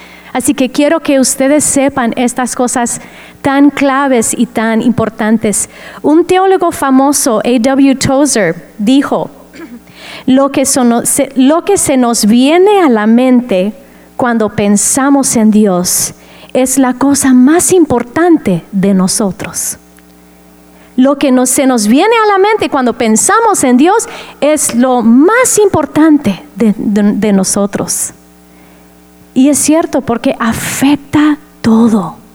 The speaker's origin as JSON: {"language": "Spanish", "country": "United States", "second_language": "Spanish", "said": "soy gringa, soy americana, así que el español no es mi primer lengua."}